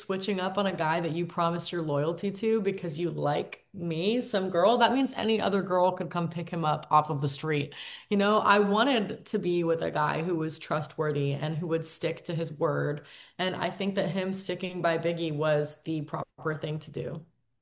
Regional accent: Florida, United States; I'm from Florida and I have kayaked springs.

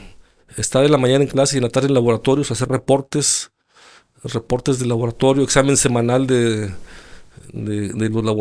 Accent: Durango, Mexico; moved away as an adult; now in Monterrey, Mexico; Tuve la oportunidad de venir a Monterrey a estudiar. Yo soy nacido en Durango, soy duranguense. Hice la prepa ahí.

